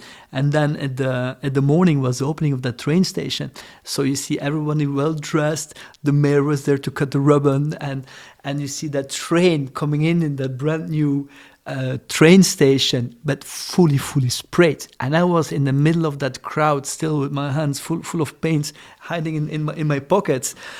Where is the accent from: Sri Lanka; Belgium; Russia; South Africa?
Belgium; Brussels; English is a second language; also born or lived in Ghent; So I was born in Ghent, and I grew up in more at the countryside, at the coast, and then in Brussels. Mm-hmm. Then we moved to Brussels.